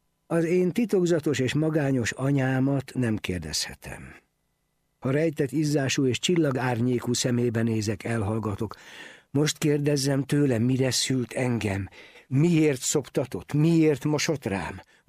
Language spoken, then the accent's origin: Hungarian; Bia, Pest, Hungary; Egy Budapest melletti faluban születtem, Bián, s ott éltem 20 éves koromig.